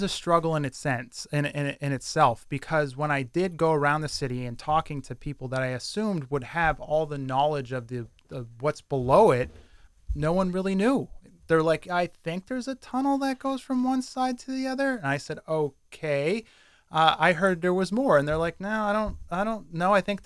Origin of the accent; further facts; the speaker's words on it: Pennsylvania, United States; because I grew up around the Hazleton area. I didn't grow up in Hazleton. I did go to the Hazleton area high school because I live in one of the small patch towns outside it.